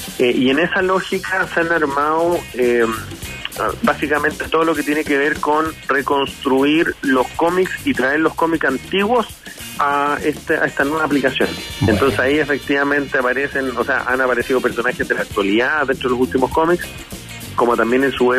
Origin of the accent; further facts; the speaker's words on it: Chile; eso en el fondo lo hace no enorgullece en el fondo como chileno, considerando que es un personaje nacido acá.